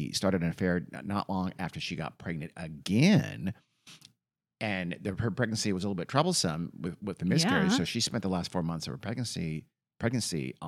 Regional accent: Australia; I'm Australian, it's Sheila in Australia

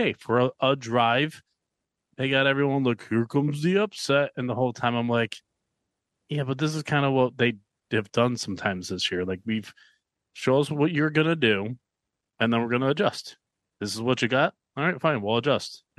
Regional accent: Buffalo, New York, United States; they're my hometown team, so I root for them. I am a Buffalo Bandits fan.

